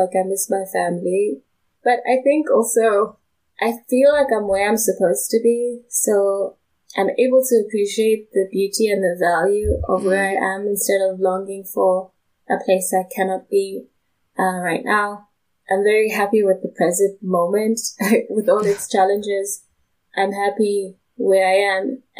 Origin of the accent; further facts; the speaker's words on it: South Africa; I'm from South Africa.